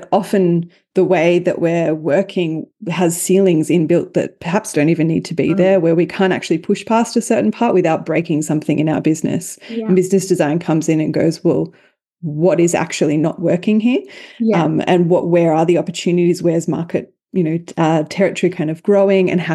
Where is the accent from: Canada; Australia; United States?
Australia; Dandenong Ranges, Victoria; I grew up in Dandenong Ranges in Victoria, temperate rainforest.